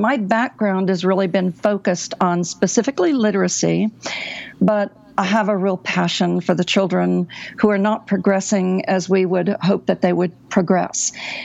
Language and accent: English; Tulsa, Oklahoma, United States; I adopted a school in my hometown of Tulsa, Oklahoma, about 4 years ago.